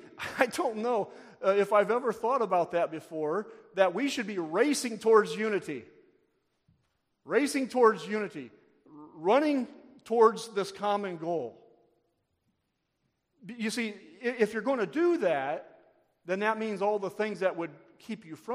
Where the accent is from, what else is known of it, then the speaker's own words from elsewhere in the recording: Indiana, United States; But you know, I'm from Northern Indiana, so I'm going to go buy a Cubs game.